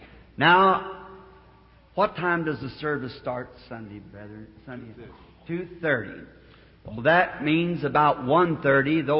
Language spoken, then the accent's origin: English; the South, United States; I'm a Southerner, and it's supper to me.